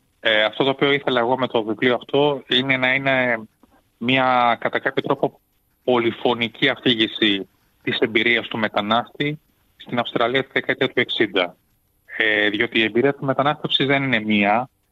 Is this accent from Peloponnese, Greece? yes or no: no; Athens, Attica, Greece; born there; Επέστρεψαν στην Ελλάδα το 1972 και ένα χρόνο μετά γεννήθηκα εγώ εδώ στην Αθήνα.